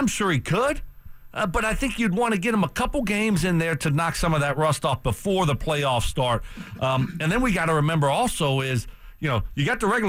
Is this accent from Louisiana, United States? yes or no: yes; Louisiana, United States; I'm tired of LSU, and I'm a Cajun